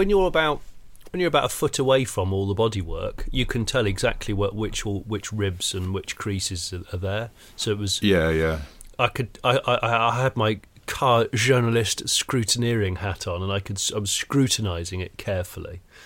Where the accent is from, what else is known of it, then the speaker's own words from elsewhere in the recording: South West England, United Kingdom; Yeah, I grew up in the West Country.